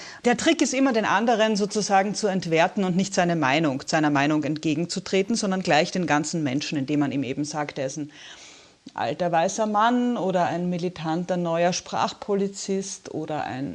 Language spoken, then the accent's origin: German; Austria; Komischerweise kommt mir als Österreicherin, Sie haben es ja erwähnt, auch vor